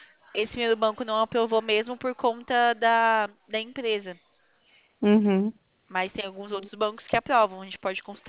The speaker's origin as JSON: {"language": "Portuguese", "region": "São Paulo", "country": "Brazil", "said": "Eu sou do interior de São Paulo."}